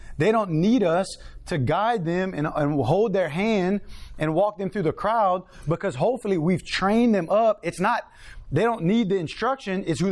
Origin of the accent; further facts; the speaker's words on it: Cecilia, Louisiana, United States; Like, I'm from Cecilia. The other pastors, they give me a hard time. But I'm like, I ride it. I'm like, I'm the only Cajun one here, bro.